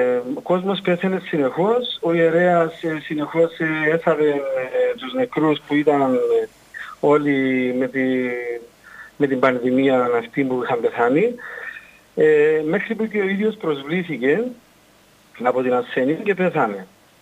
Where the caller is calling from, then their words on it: Paralimni, Famagusta District, Cyprus; από το Παραλίμνη και θα ήθελα να αναφέρω έναν θαύμα το οποίο είχε γίνει πριν πάρα πολλά χρόνια στο Παραλίμνη